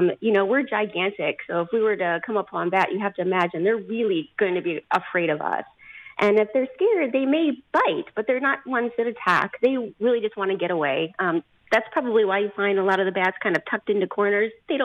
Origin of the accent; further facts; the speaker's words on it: Michigan, United States; moved away; So the Bat Conservancy came about because when I moved to Florida, I'm originally from Michigan.